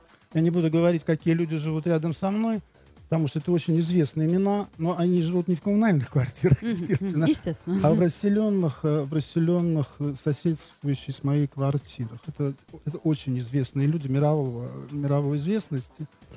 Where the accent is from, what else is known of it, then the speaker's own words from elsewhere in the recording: Saint Petersburg, Russia; Ну, лично я просто родился и вырос на Васильевском острове, на кадетской линии. Я вот первые годы своей жизни до 12 лет провел на кадетской линии Васильевского острова, в доме, где жил Менделеев, до него до этого жил Крузенштерн.